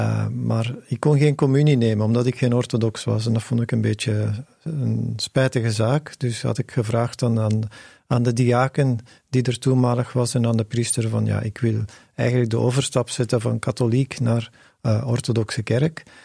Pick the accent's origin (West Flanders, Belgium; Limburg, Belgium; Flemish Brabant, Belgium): Flemish Brabant, Belgium; Leuven; In Leuven, en zelf ben ik ook geboren en getogen in Leuven, dus het is eigenlijk een thuismatch.